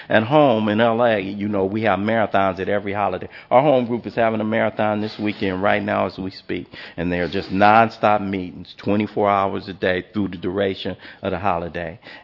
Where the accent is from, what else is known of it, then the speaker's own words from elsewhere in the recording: the South, United States; And we grew up Southern. We grew up in Baptist church. Walked up the street to church every single morning.